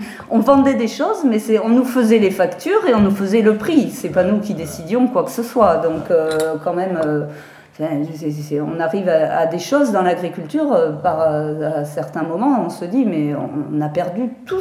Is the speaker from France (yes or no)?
yes; Brittany, France; moved away; Non, moi je suis bretonne d'origine.